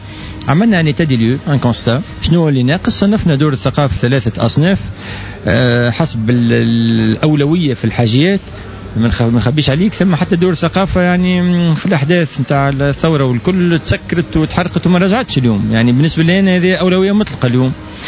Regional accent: Tunisia; ان تري غران بوتونسييل موجود عندنا في تونس على مستوى الفكر الابداع

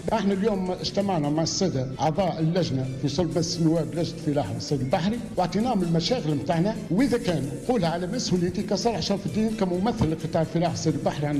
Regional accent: Tunisia; احنا ناس ولاد تونس

